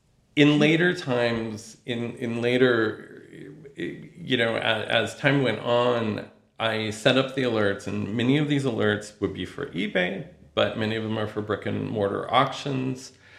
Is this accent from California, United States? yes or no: yes; Fresno, California, United States; So growing up in Fresno